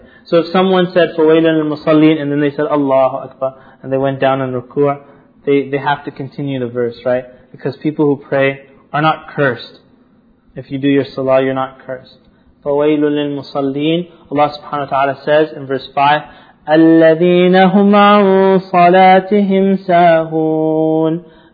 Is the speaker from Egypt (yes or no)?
yes; Alexandria, Alexandria Governorate, Egypt; I remember being in Egypt. I would stand on the balcony, and I would hear the entire city, and I'm from Alexandria there